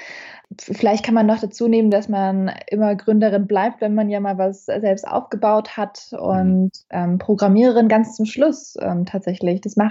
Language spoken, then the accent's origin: German; Germany; Ich war ja erst 2 Jahre alt und ich sehe Deutschland tatsächlich auch als meine Heimat an und habe das so ein bisschen akzeptiert als, ja, es ist auf demselben Level für mich wie jetzt mein Geburtsort und noch mehr.